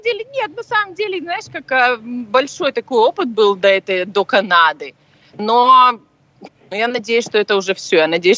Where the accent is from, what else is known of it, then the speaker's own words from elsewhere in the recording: Ukraine; also born or lived in Kazakhstan / Thailand; now in Canada; Ну, изначально я из Украины. Ой, ну вообще-то изначально я родилась в Казахстане.